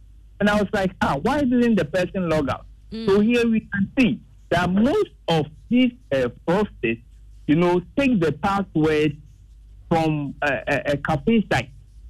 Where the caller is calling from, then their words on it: Accra, Greater Accra, Ghana; Calling you from Osu, Accra.